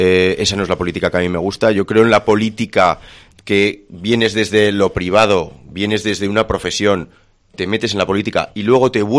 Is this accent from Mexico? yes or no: no; Tudela, Navarre, Spain; al final somos todos de Tudela. Tudela es una ciudad pequeña donde todos tenemos que convivir